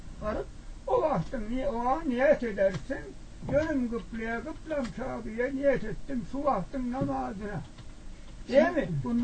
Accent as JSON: {"language": "Turkish", "region": "Kırıkkale", "country": "Turkey", "said": "Kırıkkaleliyim."}